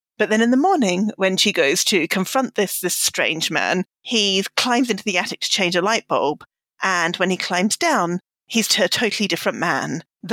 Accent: Australia; I'm Australian

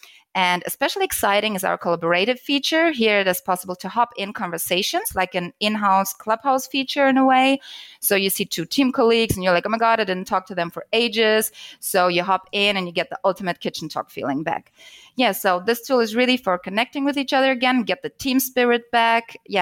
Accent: Germany; I'm from Germany, so data privacy is really a hot topic here.

